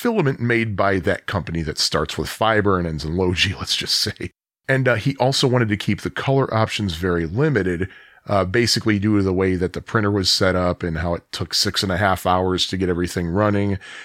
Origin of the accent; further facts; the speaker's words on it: United States; even though I'm American and we usually say solder